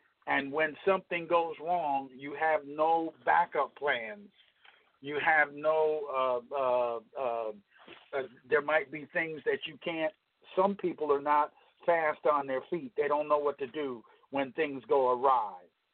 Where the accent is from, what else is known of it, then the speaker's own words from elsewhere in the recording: New York, United States; Because growing up in New York, for the most part, New York, there's a lifestyle there.